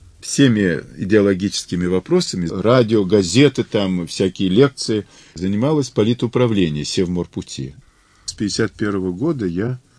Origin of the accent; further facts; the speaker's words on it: Salsk, Rostov Oblast, Russia; born there; also born or lived in Central Asia; Я родился в Сальске под Ростовом. В общем, казак по роду.